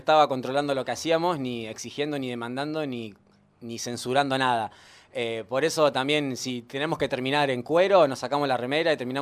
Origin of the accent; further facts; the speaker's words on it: Buenos Aires, Argentina; now in Villa María, Argentina; No somos de acá. Yo soy de provincia de Buenos Aires.